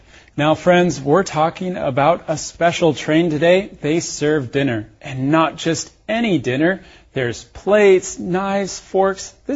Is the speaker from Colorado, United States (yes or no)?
yes; Colorado, United States; I have to agree. I'm from Colorado, and we have beautiful mountains.